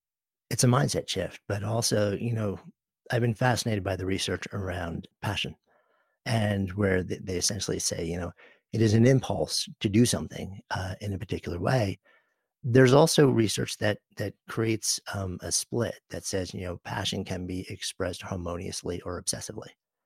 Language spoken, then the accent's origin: English; New York, United States; Especially not as a New Yorker.